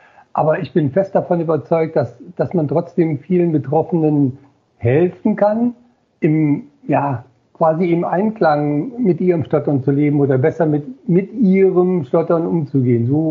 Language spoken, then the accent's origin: German; Eifel, Germany; ich bin aufgewachsen in der Eifel